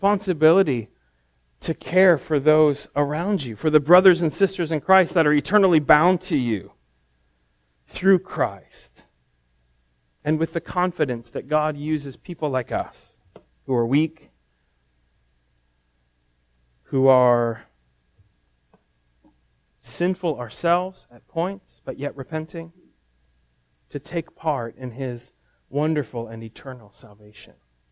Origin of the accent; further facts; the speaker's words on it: United States; Now, this surprises me as an American